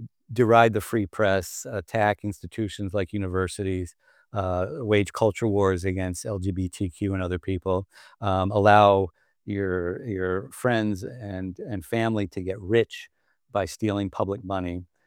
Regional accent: United States; And it's painful for me as an American to see countries and others like kowtow and kiss his behind.

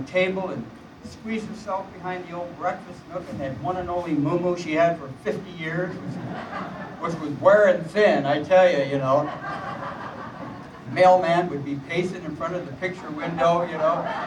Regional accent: California, United States; also born or lived in Detroit; I was born in Detroit and come out to California when I was about, oh, maybe 6 years old.

